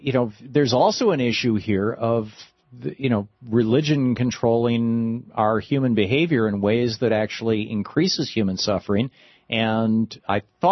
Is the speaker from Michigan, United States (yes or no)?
yes; Michigan, United States; I mean, I grew up in Michigan, so we were told this constantly.